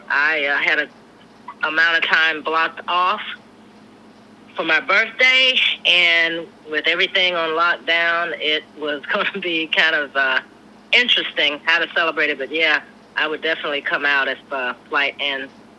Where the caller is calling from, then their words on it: Davie, Florida, United States; I'm calling from Davie, Florida